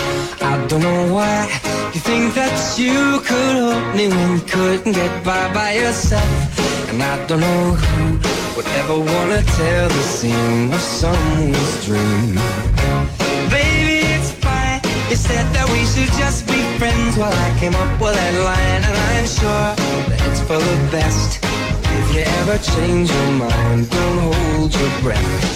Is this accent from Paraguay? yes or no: no; Aysén, Chile; son de mi tierra, de Aysén.